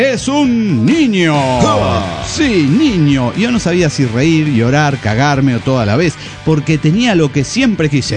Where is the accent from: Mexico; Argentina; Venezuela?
Mexico; Chiapas; de Tuzlautier, Chiapas, México.